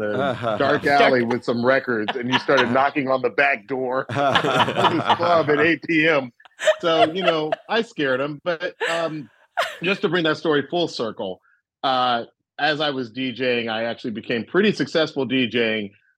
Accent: Atlanta, Georgia, United States; now in Cambridge, United States; because I was coming from Atlanta where I was I mean, Atlanta was so black when I was growing up.

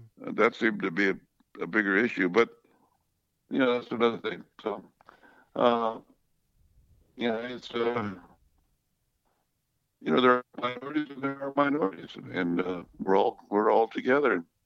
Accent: Sanger, California, United States; I have a foundation in my hometown of Sanger, and we sponsor a blood drive every year

